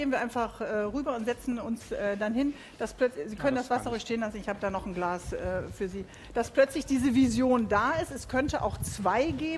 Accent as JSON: {"language": "German", "region": "Bremen", "country": "Germany", "said": "das wissen wir hier als Bremer natürlich"}